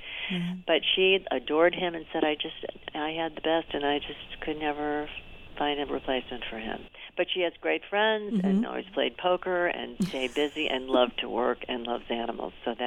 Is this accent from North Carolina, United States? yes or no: no; Buffalo, New York, United States; they were originally from Buffalo, which I'm from Buffalo, too.